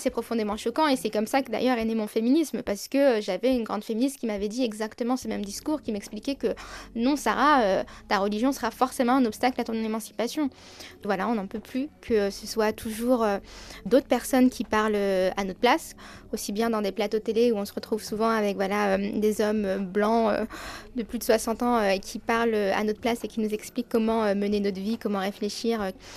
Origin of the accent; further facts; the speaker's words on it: France; Enfin, on est française, en fait. Et à un moment, il va falloir l'accepter.